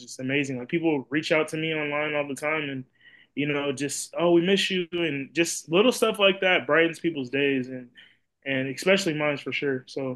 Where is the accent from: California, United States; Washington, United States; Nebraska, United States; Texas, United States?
Washington, United States; Seattle; I'm from the Northwest, Seattle